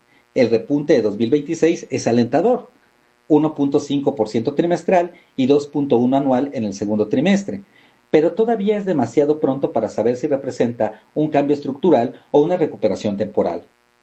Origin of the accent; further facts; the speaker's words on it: Mexico; es indispensable para ir resolviendo los problemas que nos aquejan como mexicanos y que son muchos.